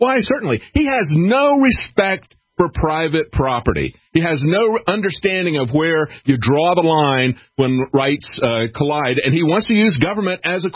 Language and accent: English; the South, United States; And as I pointed out, I grew up in the South. I've seen that kind of nonsense before